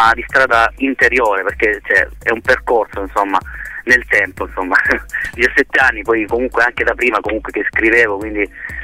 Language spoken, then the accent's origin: Italian; Apulia, Italy; moved away; parte tutto un po' da quando sono partito dal Salento per arrivare nel Veneto, dove mi trovo tuttora a lavorare